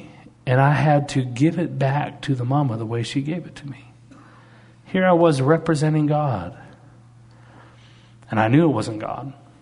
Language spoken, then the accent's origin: English; Canada; And I'm Canadian.